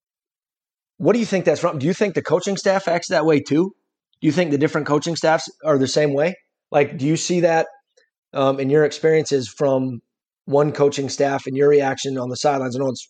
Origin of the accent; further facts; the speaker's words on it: South Dakota, United States; especially growing up in South Dakota and being around that area